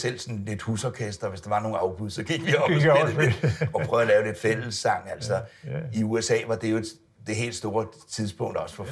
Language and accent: Danish; Sorgenfri, Capital Region of Denmark, Denmark; Jeg er faktisk vokset op i Sorgenfri.